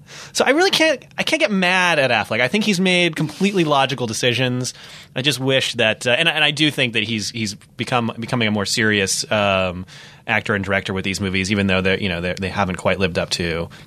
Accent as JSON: {"language": "English", "town": "Boston", "region": "Massachusetts", "country": "United States", "tie": "born or raised there", "said": "Now, I grew up in the Boston area like he did"}